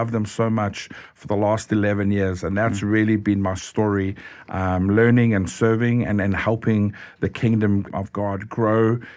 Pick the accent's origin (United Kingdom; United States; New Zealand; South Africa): South Africa; also born or lived in Zimbabwe; I was born in Zimbabwe during the war, and that really put me on an interesting platform. But my childhood was in South Africa when there was a great migration from the farmers leaving Zimbabwe. My family went to South Africa. So my whole childhood was in South Africa.